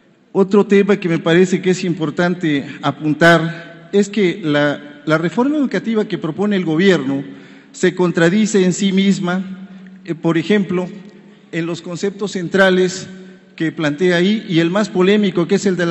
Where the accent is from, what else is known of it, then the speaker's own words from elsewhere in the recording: Guerrero, Mexico; Yo vengo de Guerrero, efectivamente, un estado de paradojas, porque es la tierra de Vicente Guerrero y de Ignacio Manuel Altamirano, pero también es la tierra de los caciques, de los Rubénes Figueroa y de los Aguirre Rivero.